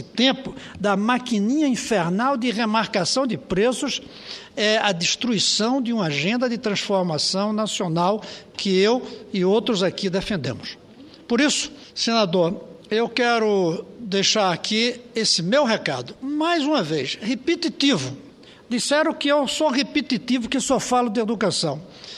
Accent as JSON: {"language": "Portuguese", "country": "Brazil", "said": "essa preocupação como senador, essa preocupação como brasileiro, essa preocupação como cidadão"}